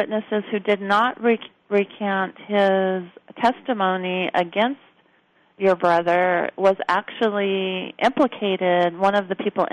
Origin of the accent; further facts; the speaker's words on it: California, United States; You know, I'm from California, and, you know, we have the Oscar Grant killing